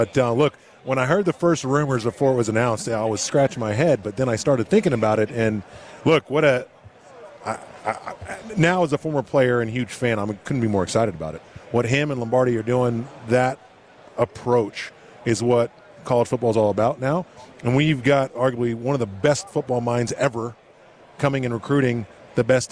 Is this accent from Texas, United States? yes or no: yes; Dallas, Texas, United States; Well, I grew up in Dallas, so that's home. I got family still living there.